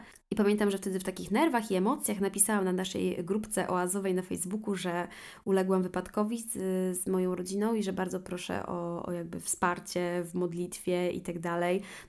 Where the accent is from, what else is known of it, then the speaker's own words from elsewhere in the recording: Subcarpathian Voivodeship, Poland; bo ja przecież wiedziałam, że pochodzę z Podkarpacia, tak?